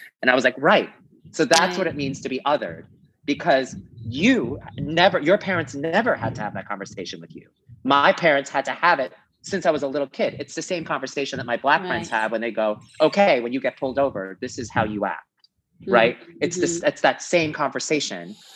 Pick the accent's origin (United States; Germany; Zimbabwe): United States; New York City, New York; Sure. So I grew up in New York City. I have immigrant parents. My mom and dad, they actually grew up in Guangzhou, China